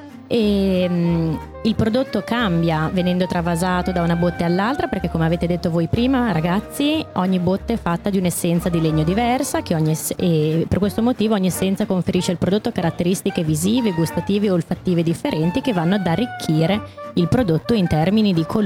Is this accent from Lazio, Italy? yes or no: no; Modena, Emilia-Romagna, Italy; Questa è un'altra informazione che noi modenesi diamo per scontata, ma non lo è assolutamente.